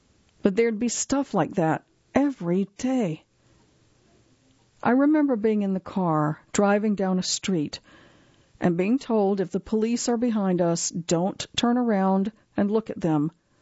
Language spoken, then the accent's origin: English; Grand Rapids, Michigan, United States; also born or lived in Detroit; I'm from Michigan. I spent a lot of time in Detroit, but I grew up mostly in Grand Rapids.